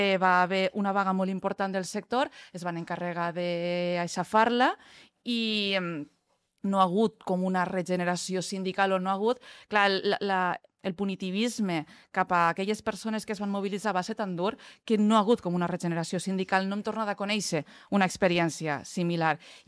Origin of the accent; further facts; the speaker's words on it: Castelló de la Plana, Valencian Community, Spain; Clar, jo vinc de Castelló, a les meues comarques, el que ha funcionat des dels anys 60 és la indústria ceràmica